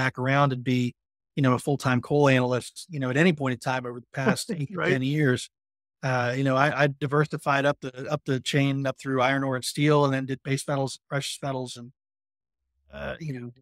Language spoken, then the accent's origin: English; West Virginia, United States; these great companies that are creating jobs in my home state of West Virginia.